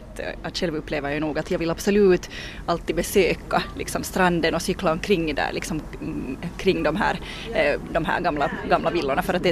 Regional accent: Helsinki, Uusimaa, Finland; om man bor i Helsingfors och kommer från Helsingfors, så är det ju liksom, så blir det ju lite fel. Vi är ju inte från Espoo.

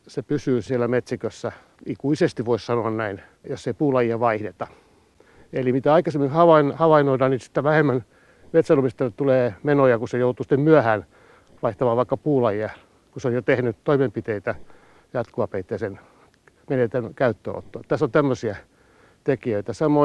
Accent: Finland; sieltä, mistä minä olen kotoisin, eli Kaakkois-Suomesta

